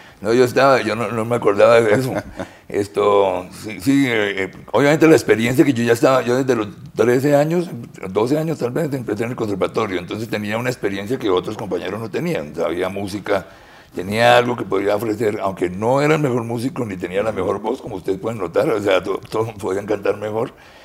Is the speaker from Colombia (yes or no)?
yes; Santander, Colombia; now in Cartagena, Colombia; culturalmente las personas que venimos de Santander, de las parceras o de la Tiplana, nos cuesta trabajo, es un choque cultural.